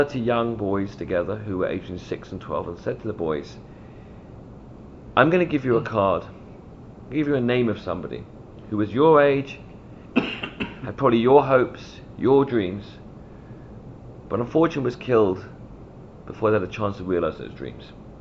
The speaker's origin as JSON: {"language": "English", "region": "London", "country": "United Kingdom", "tie": "born or raised there", "said": "I came back down to my hometown in London"}